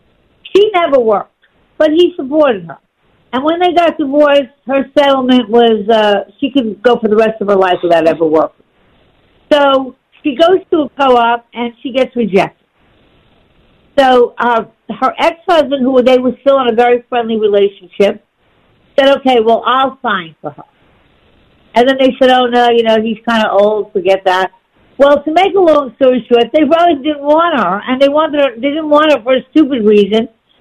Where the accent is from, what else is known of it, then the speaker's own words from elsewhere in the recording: New York, United States; Because, look, I grew up on Long Island, so when I started working in the city, I really didn't know too much about